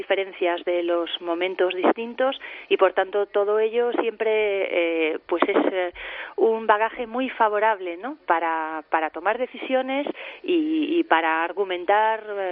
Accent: Santiago de Compostela, Galicia, Spain; Yo además soy de Santiago de Compostela

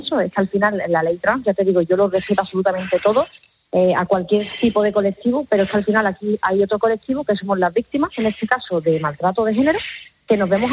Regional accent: Seville, Andalusia, Spain; somos de Sevilla

